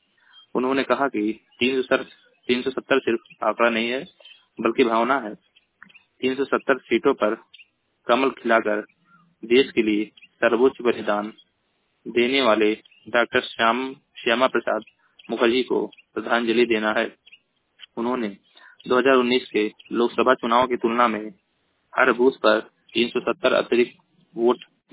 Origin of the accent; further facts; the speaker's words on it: Uttar Pradesh, India; मैं जिला महाराजगंज का निवासी हूँ।